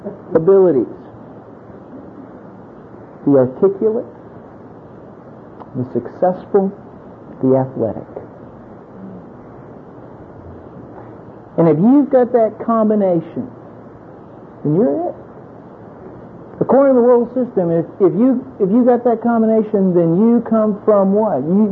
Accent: Florida, United States; when I was growing up, I grew in the South. I grew up in Florida.

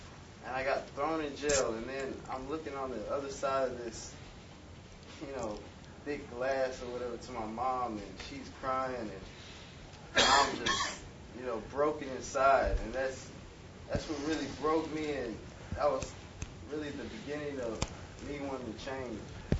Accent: Houston, Texas, United States; I'm from Houston, Texas. I'm 22 years old.

